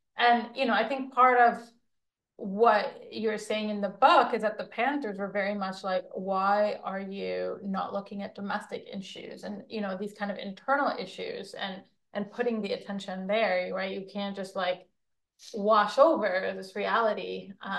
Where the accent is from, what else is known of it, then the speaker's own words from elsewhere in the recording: Jerusalem, Palestine; my dream as like a child growing up in Jerusalem was to just break through the Israeli constrictions